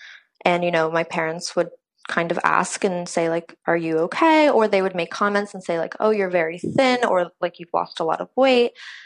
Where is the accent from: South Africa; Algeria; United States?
Algeria; moved away; so I'm originally from Algeria, and my family and I actually came here under asylum. So we were refugees when we moved.